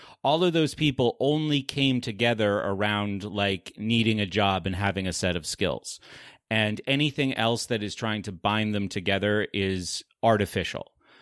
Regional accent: New England, United States; the cultures that I saw just growing up in New England from one place to another

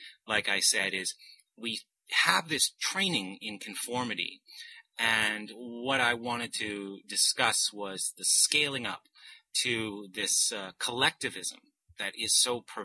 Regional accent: Exeter, New Hampshire, United States; being in close proximity to where I grew up here in New Hampshire, I do meet a lot of kids who go to Exeter High School, where I went to high school.

